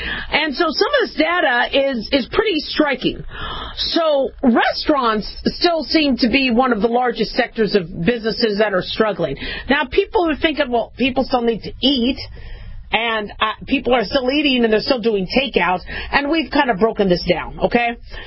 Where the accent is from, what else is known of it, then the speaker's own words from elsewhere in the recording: California, United States; now in Nevada, United States; I was originally from California, but I don't think I get to be called a Californian because that was a long, long time ago. But I'm still from California.